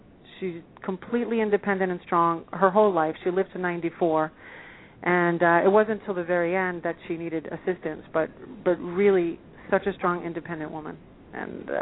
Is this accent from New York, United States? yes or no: yes; New York, United States; now in Los Angeles, United States; It's interesting because I moved out here from New York. All of my friends here are from New York.